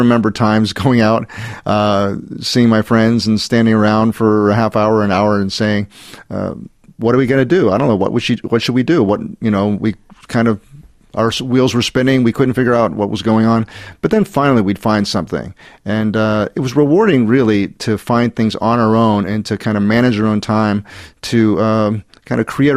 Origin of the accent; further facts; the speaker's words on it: Pittsburgh, Pennsylvania, United States; I grew up outside Pittsburgh, Pennsylvania, in the United States, and wasn't anything really remarkable.